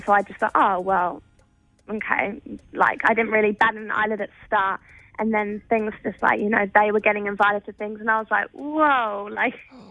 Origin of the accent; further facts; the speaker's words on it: England, United Kingdom; moved away; Well, I met Brooke at work. I moved over from England.